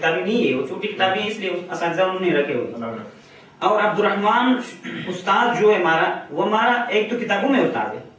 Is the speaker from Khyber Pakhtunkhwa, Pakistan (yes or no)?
yes; Chitral, Khyber Pakhtunkhwa, Pakistan; also born or lived in Peshawar; ہم اصل میں پیچھے چترال کے رہنے والے ہیں، بہت آسا سے پشاور میں رہتے ہیں.